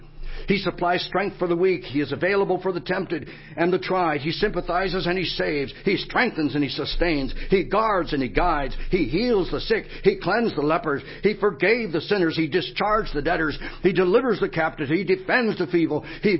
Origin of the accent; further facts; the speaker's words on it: the South, United States; accent: southern; try to get into my normal mode so you don't have to endure my southern accent.